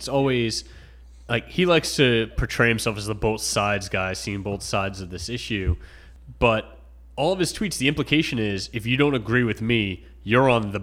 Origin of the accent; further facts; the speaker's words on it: Brooklyn, New York, United States; Yeah, born and raised in Brooklyn.